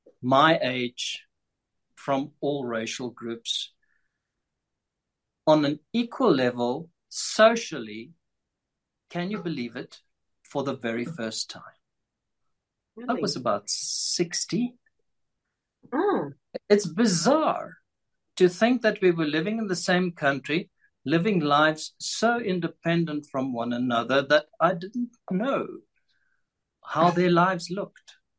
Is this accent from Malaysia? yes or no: no; South Africa; I was born in the year in which South Africa declared its independence unilaterally from Britain